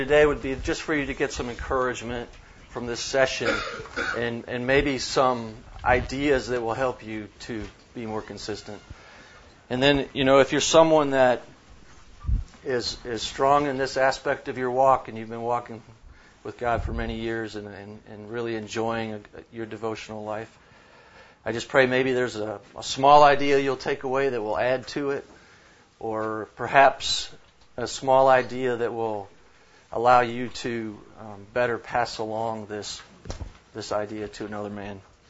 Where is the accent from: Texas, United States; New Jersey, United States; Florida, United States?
Texas, United States; Dallas; also born or lived in Michigan; I'm from Dallas, Texas, by way of Michigan about 25 years ago.